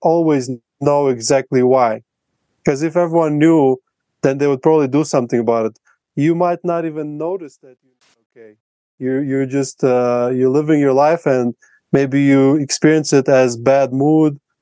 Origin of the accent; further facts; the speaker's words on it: Latvia; first language Russian; English is a second language; when my native language is Russian, so in Latvia we speak both Russian and Latvian